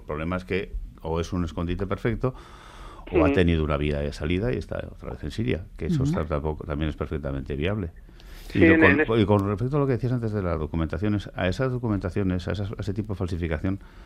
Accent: Getxo, Basque Country, Spain; Y yo soy de Guecho, que es un lastre importante cuando te enfrentas

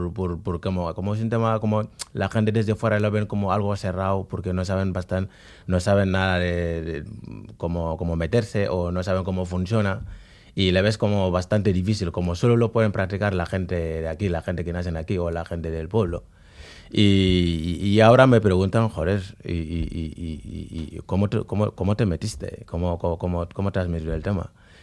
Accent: Senegal; also born or lived in Valencia; now in Bilbao, Spain; Y llegué desde Valencia, bueno, desde Senegal a Valencia, pues llegué en avión. Luego de Senegal, de Valencia aquí, pues llevaba unos 6-7 meses en Valencia.

